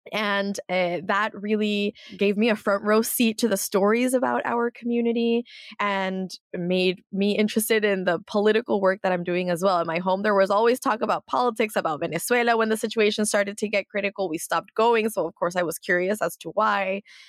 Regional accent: California, United States; contrasting to the mostly Mexican environment that I was in when I was growing up in California. So you have migration, you have bi-continental upbringing, discipline.

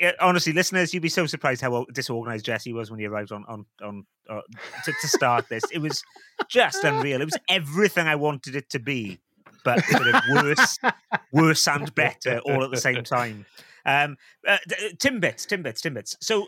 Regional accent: Wales, United Kingdom; I'm a Welshman. I'm a Welshman who doesn't live in Nova Scotia

